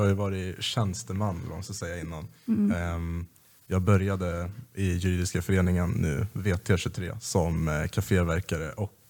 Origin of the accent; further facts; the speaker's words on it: Vingåker, Södermanland, Sweden; Om det är någon som vet vad Vingåker är så är det Propster, men de flesta har ingen aning. Det är i alla fall en liten håla i Sörmland. Så att komma hit till Uppsala och läsa juridik var ju som att komma till värsta storstan.